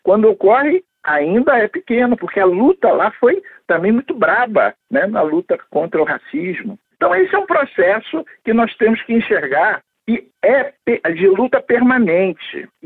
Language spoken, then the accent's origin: Portuguese; Brazil; Eu faço questão de ser, eu sou negro brasileiro. Então, eu sou brasileiro, eu sou fruto dessa miscigenação que nós temos no nosso país